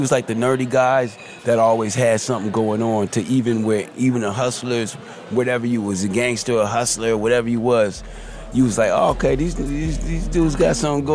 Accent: Los Angeles, California, United States; I moved when I was 4, so I'm not a gangster. I grew up in the Miracle Mile. I went to Fairfax High School, so I got style.

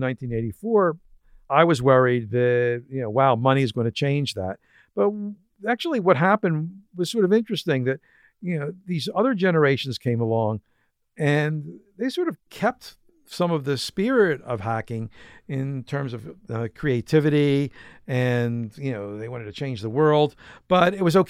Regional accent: Philadelphia, Pennsylvania, United States; Then I went back to my hometown of Philadelphia and figured, well, I might as well try to be a writer

